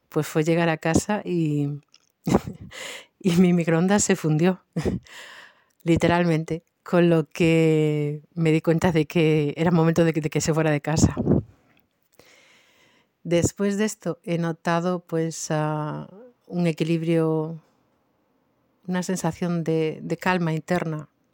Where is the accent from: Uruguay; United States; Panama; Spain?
Spain; Ponteareas, Galicia; soy de Pontareas.